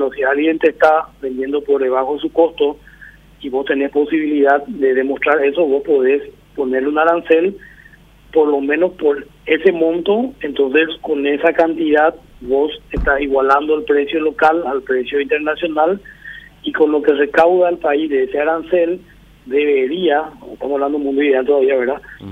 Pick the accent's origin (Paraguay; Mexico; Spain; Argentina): Paraguay; mi opinión ya como paraguayo, ¿verdad?, es una preocupación